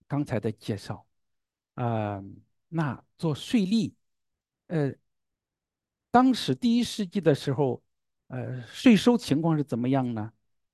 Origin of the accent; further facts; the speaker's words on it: Zhengzhou, Henan, China; now in Olympia, United States; 我就想到我的家乡，郑州是不是南北枢纽？